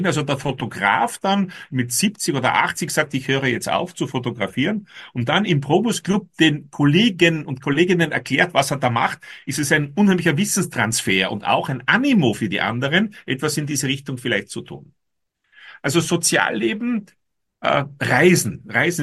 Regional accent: Austria; ich bin Österreicher

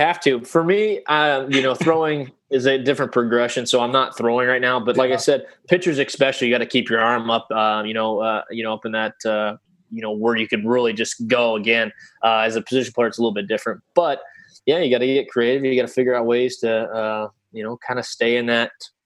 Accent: Ohio, United States; You know, I grew up in Ohio, no money to be able to play hockey.

